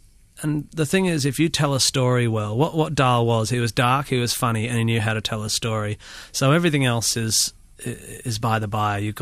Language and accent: English; Australia; I guess even as an Australian, the understanding of Christmas is still of snowflakes on pine trees. It's ridiculous because we are European in our heritage.